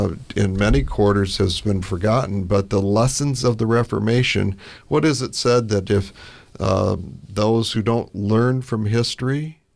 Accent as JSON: {"language": "English", "region": "Michigan", "country": "United States", "said": "And I'm from Michigan."}